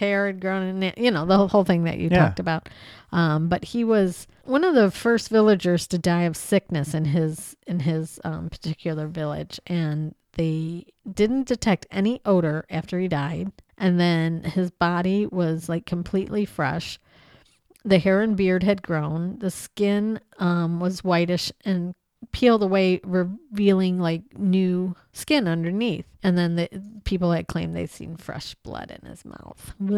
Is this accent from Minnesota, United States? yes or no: no; Toledo, Ohio, United States; I'm from Toledo, honey.